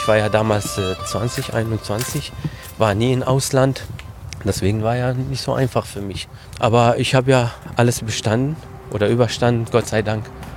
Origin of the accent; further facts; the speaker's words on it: Qamishli, Al-Hasakah Governorate, Syria; Also wo ich herkomme, der Stadt Kamishli liegt also 500 Meter von türkischer Grenze entfernt, also so ein halber Kilometer. Man kann ja Grenze auch sehen.